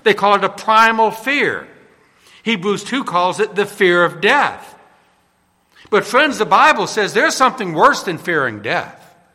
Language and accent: English; New Orleans, Louisiana, United States; I think the time I was most afraid was when I was 10 years old. Growing up in New Orleans